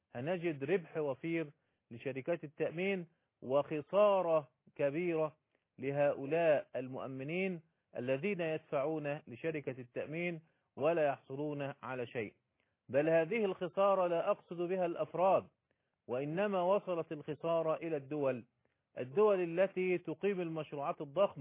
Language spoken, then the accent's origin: Arabic; Egypt; خسارة يتعرض لها الاقتصاد في الدول الإسلامية، وخاصة عندنا في مصر.